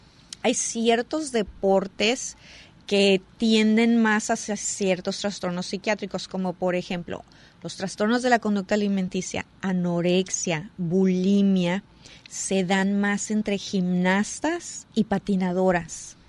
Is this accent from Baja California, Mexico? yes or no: yes; Tijuana, Baja California, Mexico; Yo soy de Tijuana